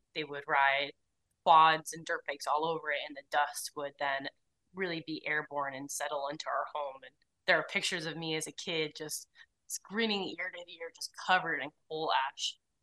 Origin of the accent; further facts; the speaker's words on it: Mount Pleasant, Pennsylvania, United States; Yeah, so I grew up in Mount Pleasant. Right now, our office is only about 20 minutes away from there.